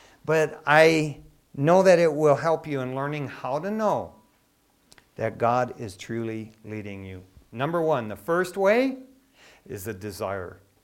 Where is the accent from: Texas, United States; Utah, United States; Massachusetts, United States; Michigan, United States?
Michigan, United States; East Detroit; I grew up in East Detroit, Michigan.